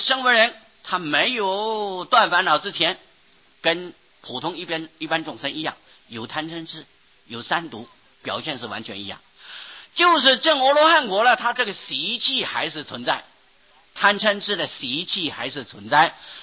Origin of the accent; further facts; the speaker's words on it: Taiwan; 有像我们台湾人从前取名字阿高阿猫